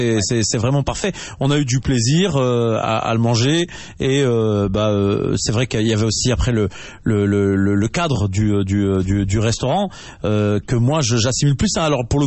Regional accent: Nantes, Pays de la Loire, France; on est de Nantes à la base, donc on a un jardin là

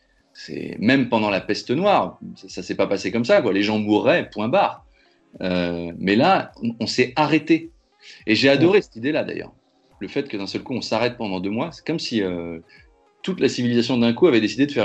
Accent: Versailles, Île-de-France, France; Et puis, moi, je viens de Versailles, on en a parlé tout à l'heure

